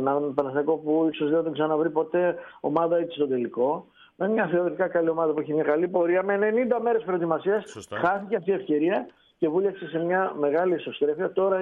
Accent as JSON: {"language": "Greek", "region": "Macedonia", "country": "Greece", "said": "Δεν είσαι Αθηναίος, είμαι Μακεδόνας."}